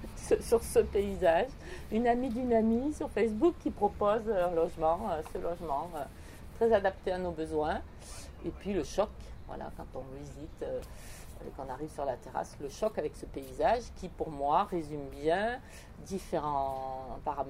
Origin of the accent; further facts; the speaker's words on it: Juvignac, Occitanie, France; Je reviens m'installer dans ma région natale, ici, à côté de Montpellier, à Juvignac, avec ma fille.